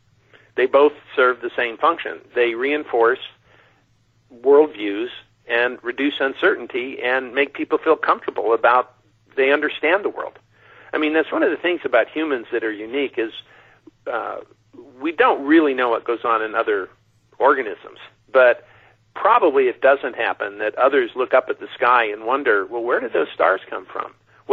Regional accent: California, United States; When I grew up out in the Mojave Desert

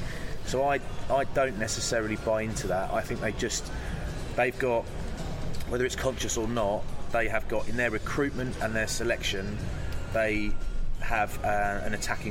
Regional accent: South East England, United Kingdom; You know, I'm from Kent.

